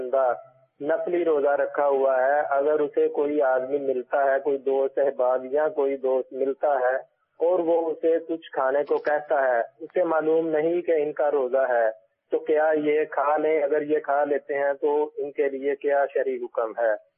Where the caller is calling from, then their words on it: Gujranwala, Punjab, Pakistan; ہمارا ضلع گجراںوالہ پنجاب سے،